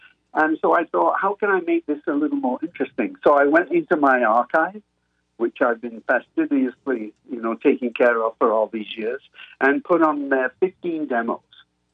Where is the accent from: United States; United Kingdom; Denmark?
United Kingdom; England; because I am English and, you know, I am a little more reserved